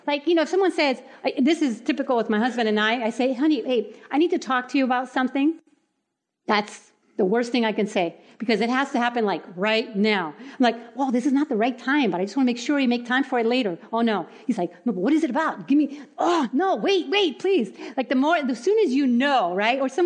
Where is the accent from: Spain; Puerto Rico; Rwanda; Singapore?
Puerto Rico; I grew up in Puerto Rico. Our houses are made of concrete. Our roofs are flat.